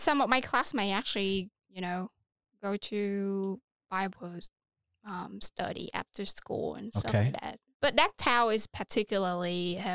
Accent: Vietnam; So my parents didn't go to church, but my grandmom. Which is my mother. Mm-hmm. She was Catholic.

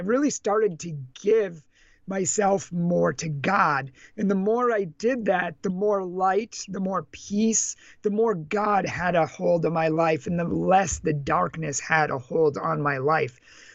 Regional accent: Massachusetts, United States; I'm from Massachusetts, which was voted one of the snobbiest states in the 50 states of America. And I didn't need a poll to tell me that. I grew up there.

